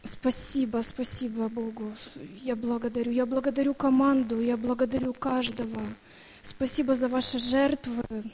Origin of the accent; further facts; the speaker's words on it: Mülheim, North Rhine-Westphalia, Germany; я из Германии, Мюльхайм.